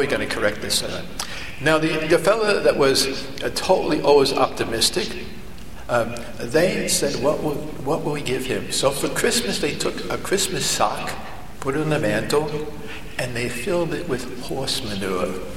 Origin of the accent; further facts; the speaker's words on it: Ireland; As an Irishman, you always say that, this is true.